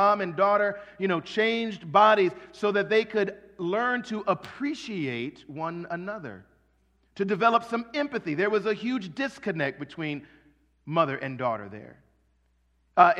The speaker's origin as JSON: {"language": "English", "town": "Toledo", "region": "Ohio", "country": "United States", "tie": "born there", "also_born_or_lived": "Washington, D.C.", "said": "I used to not even tell people that I was born in Toledo, Ohio because of all of the shade."}